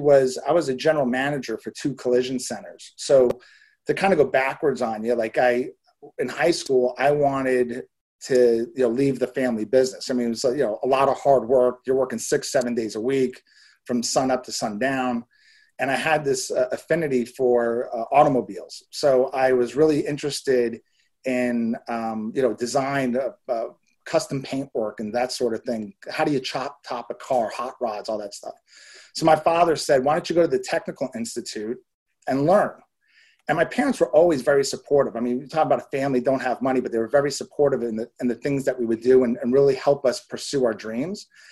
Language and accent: English; United States; And I'm like, I'm just an American.